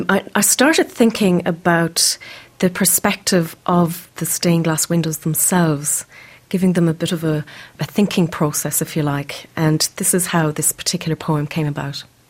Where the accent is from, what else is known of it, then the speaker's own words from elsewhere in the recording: Galway, Connacht, Ireland; now in Adelaide, Australia; I'm originally from Galway in Ireland, and I'm now living in Adelaide.